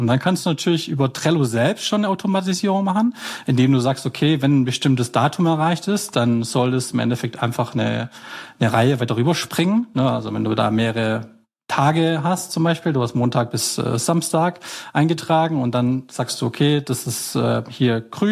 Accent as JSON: {"language": "German", "town": "Horb am Neckar", "region": "Baden-Württemberg", "country": "Germany", "said": "ich komme aus Schwarzwald, am Horb, am Neckar, am Rande"}